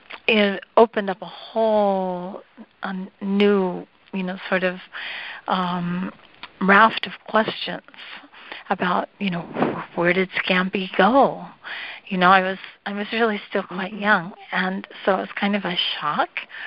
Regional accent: Malibu, California, United States; growing up in Malibu was, of course, a great privilege, and it was not really wonderful to be growing up in the country, countryside, you know, where we were surfing every day.

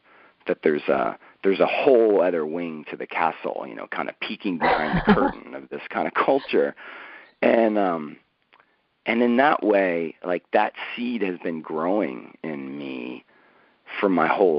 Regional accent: East Coast, United States; Because growing up on the East Coast, like, you know, there was no one else talking about that seed.

